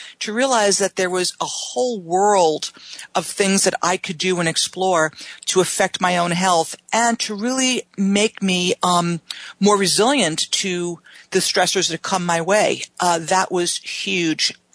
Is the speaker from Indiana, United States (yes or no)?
no; New York City, New York, United States; Well, I'm from New York City, so stress and anxiety do come up occasionally in my practice.